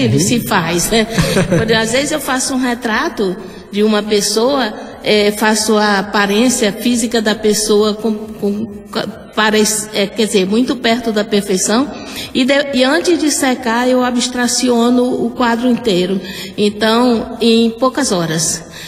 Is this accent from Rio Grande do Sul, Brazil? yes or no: no; Santa Cruz do Piauí, Piauí, Brazil; now in Hollywood, United States; Santa Cruz do Piauí.